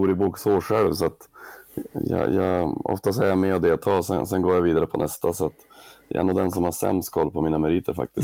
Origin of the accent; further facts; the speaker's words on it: Bergsbyn, Norrbotten County, Sweden; Vi är uppvuxna ute i Bergsbyn båda två.